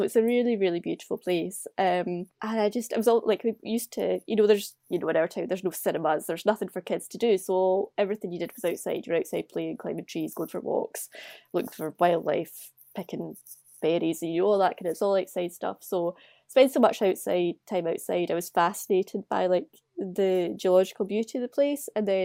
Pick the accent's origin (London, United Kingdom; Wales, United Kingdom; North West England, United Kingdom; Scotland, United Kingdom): Scotland, United Kingdom; Lochgilphead; Lochgilphead.